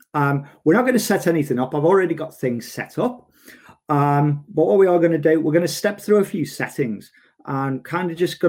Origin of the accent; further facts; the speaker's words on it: Brisbane, Queensland, Australia; from Brisbane, Australia.